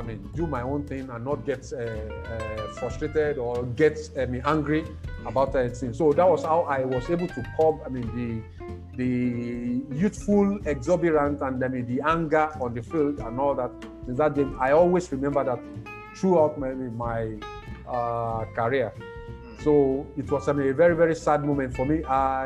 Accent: Ibadan, Oyo, Nigeria; Shooting Stars was my club from youth, and I'm from Ibadan, my blood is Shooting Stars.

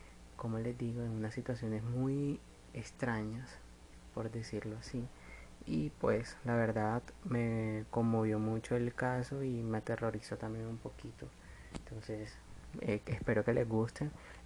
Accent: Colombia; historias que escuché aquí en mi país, en Colombia

